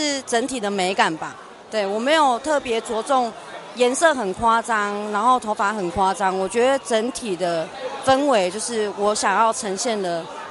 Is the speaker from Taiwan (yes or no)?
yes; Taiwan; 我来自台湾尤拿